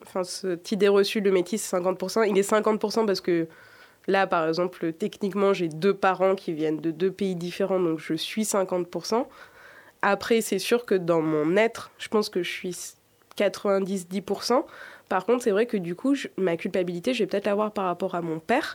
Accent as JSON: {"language": "French", "country": "France", "tie": "born or raised there", "said": "on a grandi en France, on a été élevé en France"}